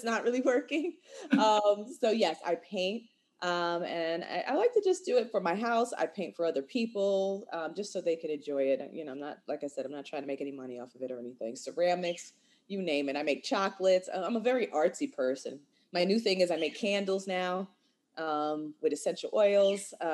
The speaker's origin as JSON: {"language": "English", "town": "Albany", "region": "New York", "country": "United States", "tie": "born or raised there", "said": "It was just me, my mother, my father, and my brother growing up in Albany, upstate."}